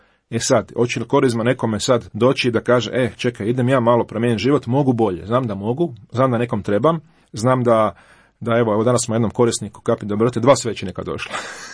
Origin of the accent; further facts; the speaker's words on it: Zagreb, City of Zagreb, Croatia; born there; gdje su Zagrepčani, ja sam rođen u Zagrebu